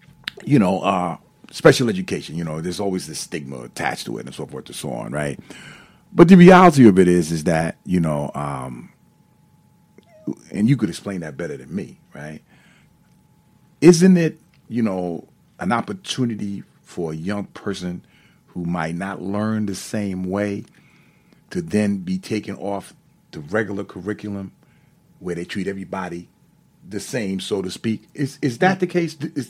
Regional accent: New York City, New York, United States; accent: New York; Obviously, I sound like I'm from New York, you know, because that's different, right? You know what mm-hmm. I mean? Growing up in Brooklyn, New York, then, you know, I developed that, right?

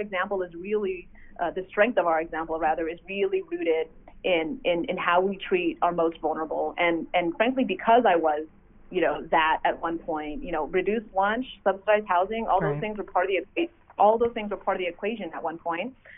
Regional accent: San Antonio, Texas, United States; my community here in where I grew up here in San Antonio

